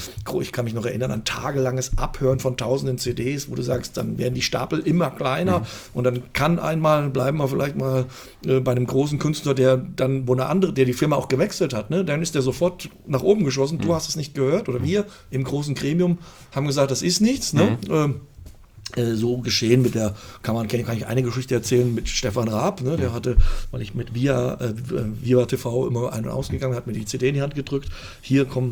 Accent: Fulda, Hesse, Germany; Fulda. Ja, der Entschluss kam dann, weil meine Frau ist auch ein Fulderer Mädchen, ist hier verwurzelt, familiär, und meine Mutter lebt hier noch in Fulda.

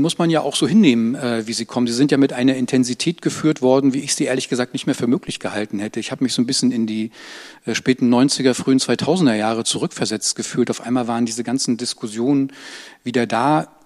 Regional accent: Mecklenburg-Vorpommern, Germany; Ich bin selber in Mecklenburg groß geworden.

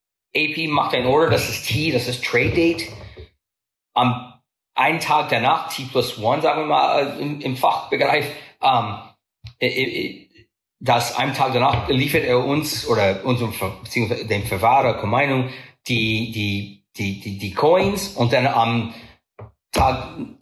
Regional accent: United States; German is a second language; Wie man hört, bin ich Amerikaner, der mir lange Jahre Mühe gegeben hat, Deutsch zu lernen.

